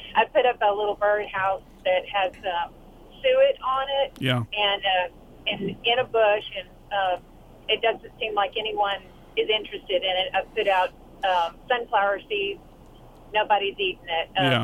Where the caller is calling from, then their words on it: DeRidder, Louisiana, United States; DeRidder.